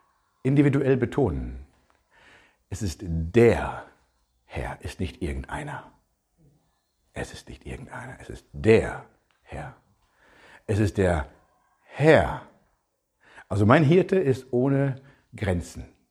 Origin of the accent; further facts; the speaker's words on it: Germany; Ich bin ja Pastor und ich bin Deutscher.